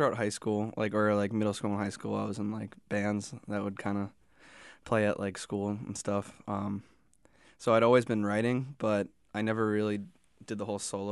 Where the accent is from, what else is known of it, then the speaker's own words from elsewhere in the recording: Mount Vernon, United States; I'm from Mount Vernon, so the closest grocery store is like 20 minutes.